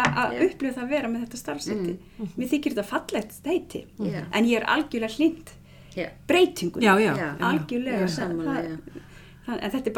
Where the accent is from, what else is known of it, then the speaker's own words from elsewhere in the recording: Akureyri, Northeastern Region, Iceland; Ég starfaði alltaf á Akureyri sem minn heimabær.